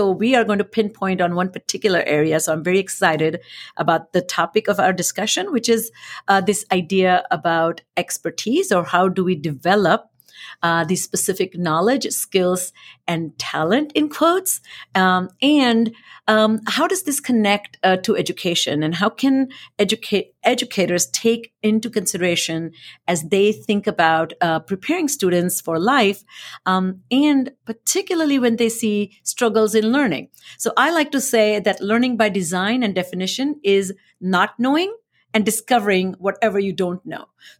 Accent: India; English is a second language; I grew up in India, and I've shared this many times, but I speak many languages

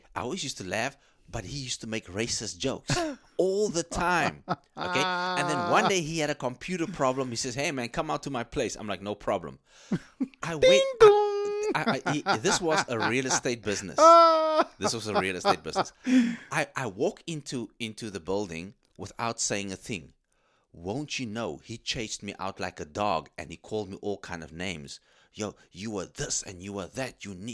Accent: South Africa; when I told him I'm from South Africa, he almost fell on his back.

